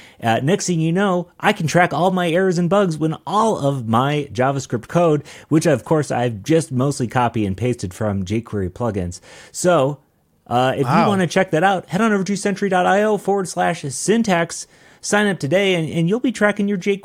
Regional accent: Michigan, United States; I'm a developer from Michigan.

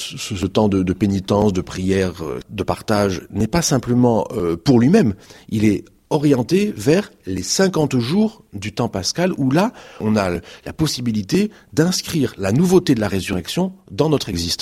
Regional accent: Marseille, Provence-Alpes-Côte d'Azur, France; je suis marseillais. Donc au bord de la mer, mais sans connaître les marées.

